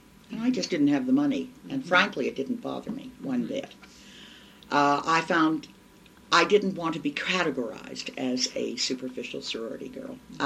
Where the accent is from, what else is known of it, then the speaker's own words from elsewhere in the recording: East, United States; No, I'm from the East, I'd like to be related, I'm not his daughter, niece, blah, blah, blah.